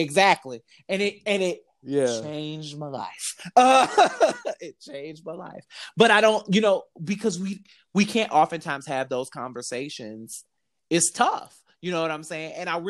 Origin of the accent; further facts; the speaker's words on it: Detroit, Michigan, United States; I'm from Detroit, so Detroit is just rough all around.